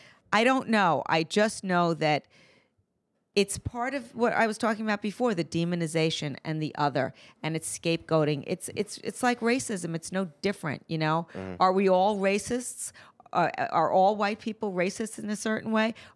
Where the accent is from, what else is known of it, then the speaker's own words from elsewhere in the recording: New York, United States; I would say I feel a sense of community more as a New Yorker than a Jew.